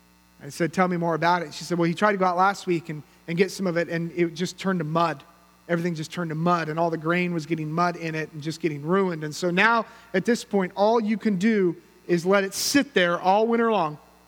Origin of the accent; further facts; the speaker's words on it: California, United States; And for me as a Californian, that was, you know, cute and fun.